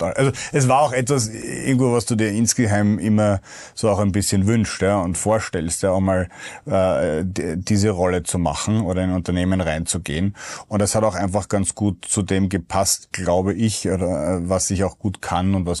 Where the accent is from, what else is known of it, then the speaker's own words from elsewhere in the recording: Vienna, Austria; Ich war damals junger Papa, 2017, von einem damals 3-Jährigen und 1-Jährigen und als Wiener noch dazu.